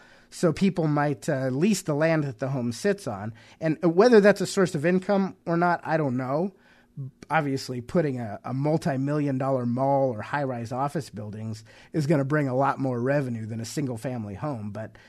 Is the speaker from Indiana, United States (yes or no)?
no; California, United States; also born or lived in New Mexico / Russia; You know, I live in Colorado now, but I grew up in California. I lived out in New Mexico, which that was an experience.